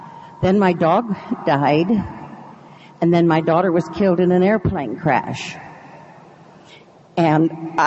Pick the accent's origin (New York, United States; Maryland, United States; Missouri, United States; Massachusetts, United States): Missouri, United States; Kansas City; I'm a very grateful alcoholic. I come from Kansas City, Missouri, North Oak Women's Group